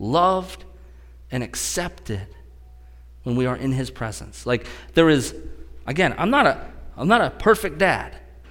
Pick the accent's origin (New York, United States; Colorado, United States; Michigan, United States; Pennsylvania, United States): Pennsylvania, United States; I grew up in Western PA.